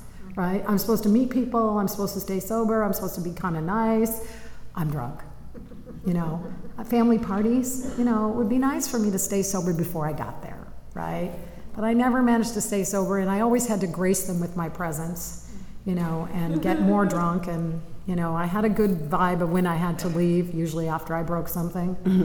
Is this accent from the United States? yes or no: yes; Chicago, Illinois, United States; I'm from Chicago, you know.